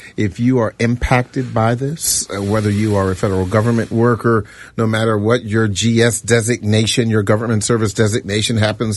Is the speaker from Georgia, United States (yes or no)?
no; Washington, District of Columbia, United States; growing up in the Washington area